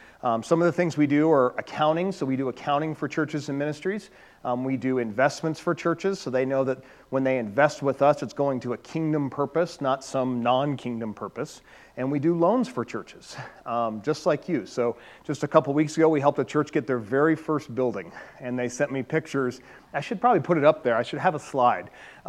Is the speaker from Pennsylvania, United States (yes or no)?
no; Colorado, United States; born there; I was born and birthed in Colorado.